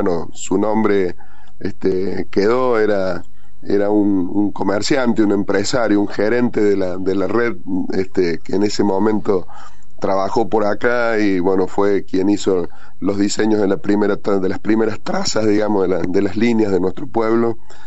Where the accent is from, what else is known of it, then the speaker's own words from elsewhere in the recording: Córdoba, Argentina; accent: Cordoban tonada; yo soy un cordobés, un muy cordobés, lo vas a notar en la tonada